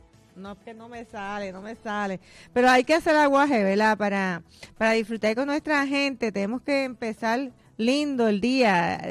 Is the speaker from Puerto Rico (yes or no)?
yes; Puerto Rico; que me encanta Puerto Rico. Tiene tantas cosas hermosas